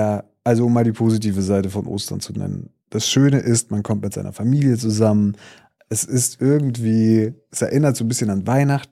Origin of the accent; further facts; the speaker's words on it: East Germany, Germany; weil bei uns im Osten ist das immer so, das hat das immer so eine Glasur obendrauf